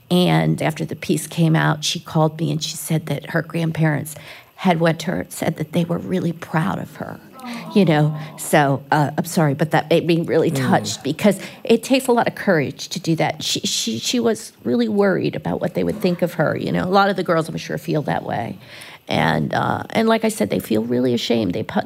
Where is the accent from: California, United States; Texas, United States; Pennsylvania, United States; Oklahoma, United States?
Pennsylvania, United States; Philadelphia; Like I said, I grew up in Philly